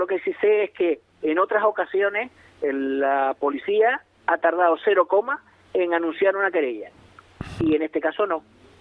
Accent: Canary Islands, Spain; yo me considero español, me considero muy canario

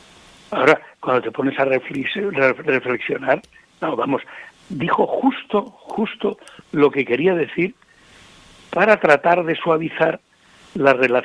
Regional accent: Spain; moved away; Yo vivo aquí desde el 69, pero me tocó vivir en mi pueblo, el lugar donde yo nací, está lindando con Euskadi.

